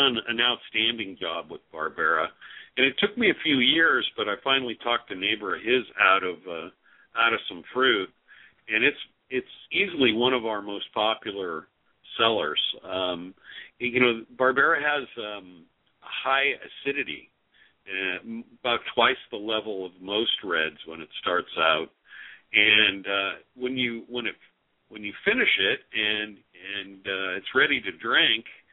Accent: California, United States; born or raised there

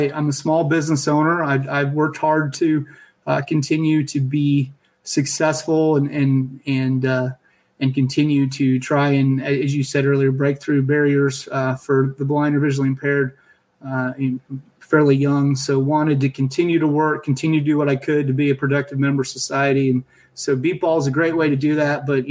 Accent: Kansas City, United States; where I grew up in Kansas City, there was an opportunity with AT&T here, Southwestern Bell at the time, to build bases.

